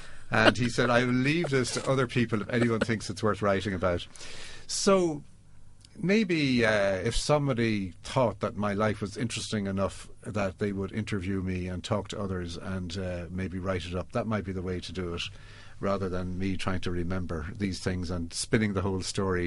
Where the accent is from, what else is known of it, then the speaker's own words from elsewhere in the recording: Dublin, Leinster, Ireland; I'm from Dublin and I'm a soccer man